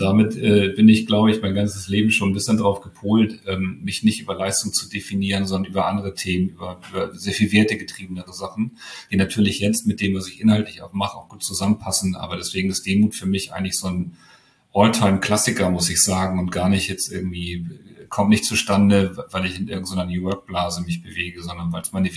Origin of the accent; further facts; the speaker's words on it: Hamburg, Germany; Ich bin groß geworden ganz im Westen, in Lurup heißt das. Das ist ziemlich dicht am HSV-Stadion